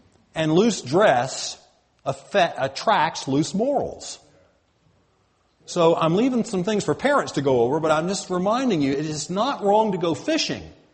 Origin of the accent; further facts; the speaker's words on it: the South, United States; When I grew up in the South